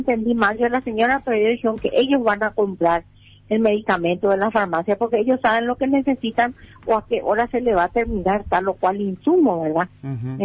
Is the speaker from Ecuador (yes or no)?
no; Paraguay; por eso yo opino, como paraguaya